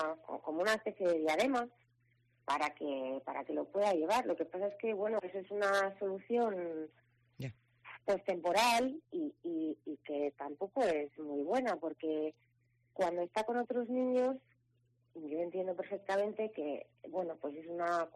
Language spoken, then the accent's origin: Spanish; Cantabria, Spain; como somos de Cantabria, pues lo tenemos que gestionar aquí en Cantabria.